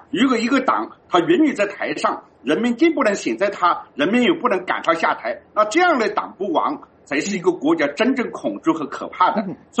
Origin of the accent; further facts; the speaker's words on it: China; 作为中国人，我们当然不希望中国灭亡